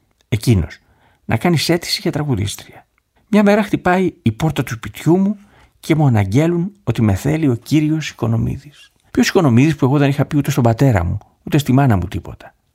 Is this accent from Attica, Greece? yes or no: yes; Athens, Attica, Greece; γεννήθηκα εδώ. Πλακιώτησα, στην Οδό Κηδα Αθηναίων. Στην Πλάκα πήγα και δημοτικό και γυμνάσιο.